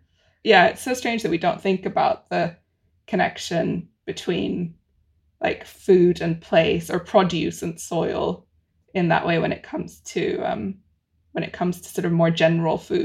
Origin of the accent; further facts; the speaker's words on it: Jerusalem, Palestine; I am Palestinian and I was brought up in Jerusalem and it's where my family is.